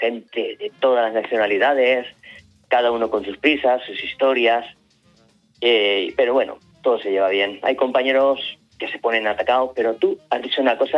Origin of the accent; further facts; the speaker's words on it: Valencia, Valencian Community, Spain; yo soy de Valencia, atrás